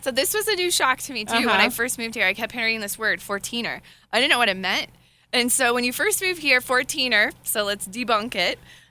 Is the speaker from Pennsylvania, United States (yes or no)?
no; San Antonio, Texas, United States; now in Colorado, United States; So we came from San Antonio, and I'm a runner.